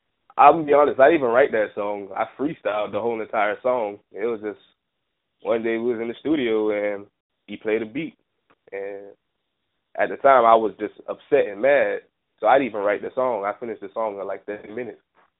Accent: Miami, Florida, United States; Oh, See, down here in Miami, we lived by exits. So I was from Exit 12 from South Miami Heights.

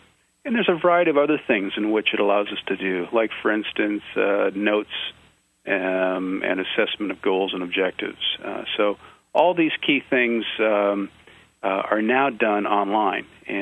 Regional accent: Minnesota, United States; Well, I grew up in Minnesota

